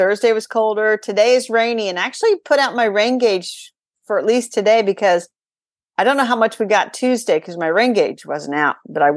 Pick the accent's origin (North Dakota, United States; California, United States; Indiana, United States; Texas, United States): Indiana, United States; Indianapolis